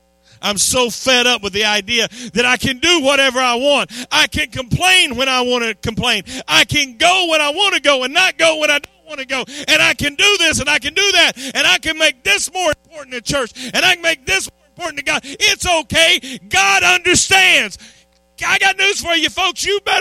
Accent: United States; I know it's not going to come across well in an American church because I am American

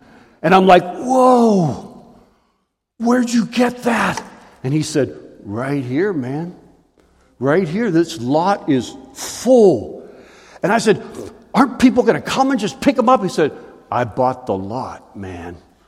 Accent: Pittsburgh, Pennsylvania, United States; When I was 7 years old, we lived across the street from a gravel parking lot. I grew up in Pittsburgh.

